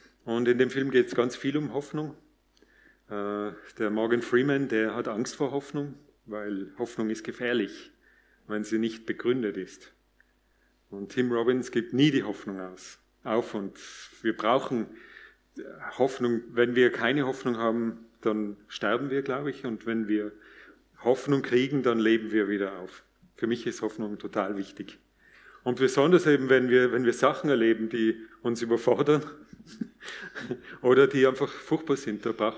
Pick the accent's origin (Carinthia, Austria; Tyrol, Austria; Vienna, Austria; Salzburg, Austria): Tyrol, Austria; now in Weißkirchen, Austria; Ich stamme ursprünglich aus Tirol, aus einem ganz kleinen Bergdorf. Später habe ich dann in Innsbruck und in London Philosophie und Linguistik studiert. Und jetzt wohne ich mit meiner Familie in der Nähe, da in Weißkirchen